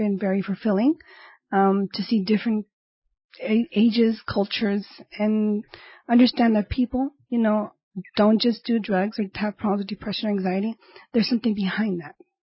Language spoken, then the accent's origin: English; California, United States; I'm here from the Valley. I'm a native of the Valley, so I'm going to stay in the Valley.